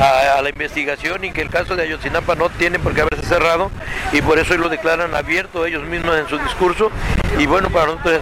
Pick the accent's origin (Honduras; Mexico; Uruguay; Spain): Mexico; creemos nosotros que como mexicanos no estamos en el olvido